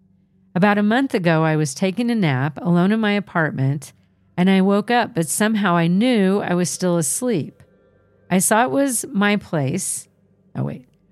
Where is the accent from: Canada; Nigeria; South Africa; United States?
South Africa; I am from South Africa, and I am an environmental scientist and musician.